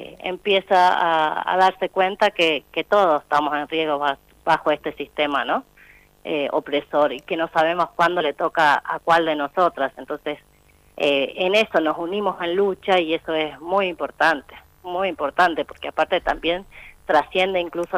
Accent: Salta, Argentina; yo soy una salteña enamorada de esta provincia y para mí Salta es diversa, es multicultural

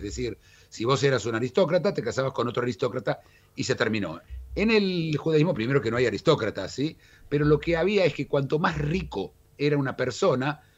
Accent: Israel; Yo soy abogado israelí, yo soy claro.

